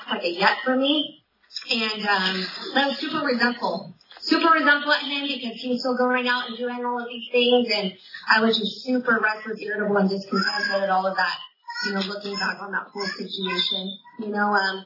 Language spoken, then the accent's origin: English; Fresno, California, United States; So a little bit about me, you know, I grew up in Fresno, California, have two parents that are married, you know, nothing crazy, a brother and a sister, had every opportunity afforded to me